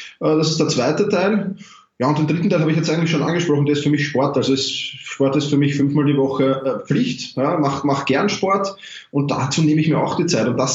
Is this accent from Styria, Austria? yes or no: no; Vienna, Austria; wie man wahrscheinlich schon aus den ersten Sätzen hört. Ich komme aus Wien